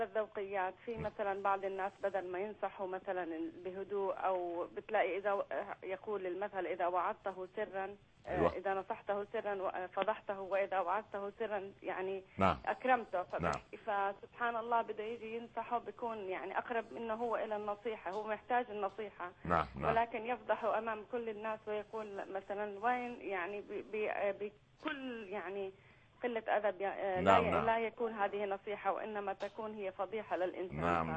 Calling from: Dallas, Texas, United States; ان تزورنا في ولايه دالاس تكساس

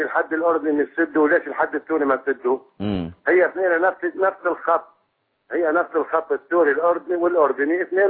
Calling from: Iraq; أنا من العراق معك أتكلم.

